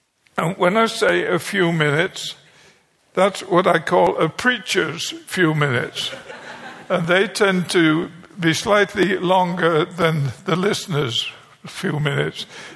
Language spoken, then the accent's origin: English; United Kingdom; I'm British.